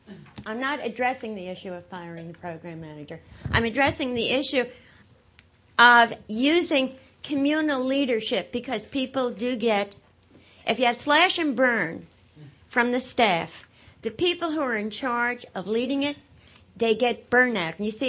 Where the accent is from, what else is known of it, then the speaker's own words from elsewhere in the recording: New York, United States; I'm from New York